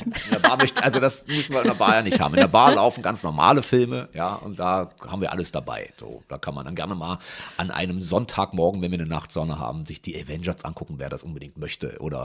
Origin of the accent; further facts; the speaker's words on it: Salzwedel, Saxony-Anhalt, Germany; also born or lived in Magdeburg; Ich bin in Magdeburg geboren und habe da die ersten 8 Jahre meines Lebens gelebt. Und dann sind wir umgezogen mit der Familie nach Salzwedel zu meinen Großeltern damals